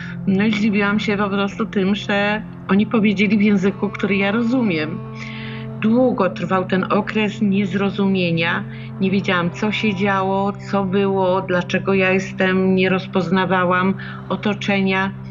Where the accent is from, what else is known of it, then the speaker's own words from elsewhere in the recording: Wschowa, Lubusz Voivodeship, Poland; No przecież jestem ze Wschowu, gdzie ja mogę być?